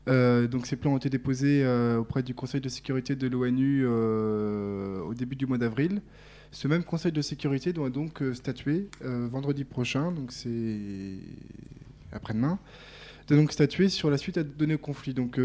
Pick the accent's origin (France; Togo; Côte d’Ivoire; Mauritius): France; Moi, en tant que Français, arrivé dans les camps